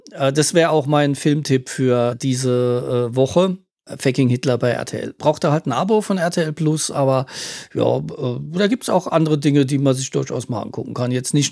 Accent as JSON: {"language": "German", "region": "Rhineland-Palatinate", "country": "Germany", "said": "Ich bin betroffen, ich komme aus der Pfalz und finde Pfälzer Wein eigentlich ganz gut."}